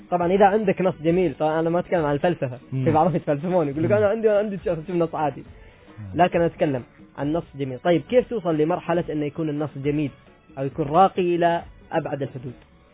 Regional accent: Oman; انا اذا كتبت القصيده العمانيه وانا عماني

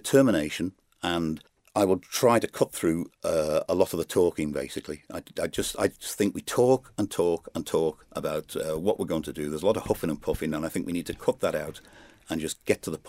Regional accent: Douglas, Isle of Man; Well, East Douglas, I was born and brought up in East Douglas.

